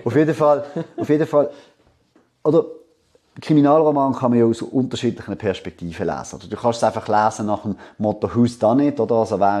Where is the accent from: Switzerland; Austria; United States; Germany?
Switzerland; Basel, Basel-Stadt; ich bin in Basel aufgewachsen, ich habe eine sehr enge Beziehung zum Elsass